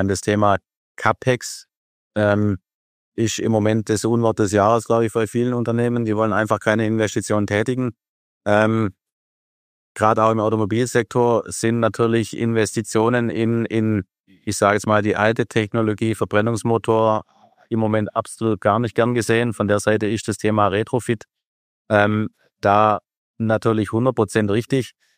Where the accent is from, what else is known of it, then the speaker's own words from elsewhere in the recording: Baden-Württemberg, Germany; Ich bin Schwabe, auch wenn man es vielleicht nicht immer hundertprozentig raushört. Aber Schwäbisch ist schon irgendwo auch meine Leidenschaft.